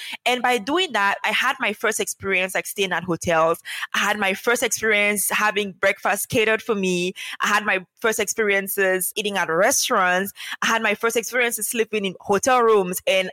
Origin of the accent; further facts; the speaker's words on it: Cameroon; So I grew up in Cameroon with a family of four, meaning four including me.